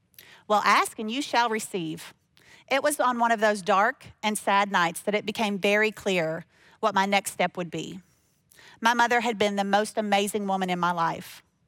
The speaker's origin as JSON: {"language": "English", "town": "Somerset", "region": "Kentucky", "country": "United States", "tie": "born or raised there", "said": "Tim and I grew up in Somerset, Kentucky, and at 18, we moved to Bowling Green to attend WKU."}